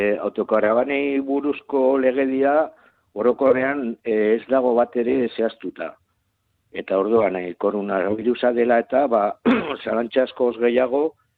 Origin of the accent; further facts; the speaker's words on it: Vitoria-Gasteiz, Basque Country, Spain; hemen ni Gasteiztarra naiz.